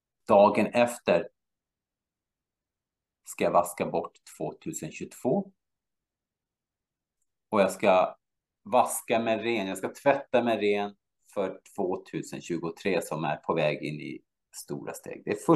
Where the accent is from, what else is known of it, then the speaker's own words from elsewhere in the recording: Gustavsberg, Stockholm County, Sweden; jag är från Stockholm, jag är från en ort som heter Gustavsberg. Ligger 20 kilometer utanför Stockholm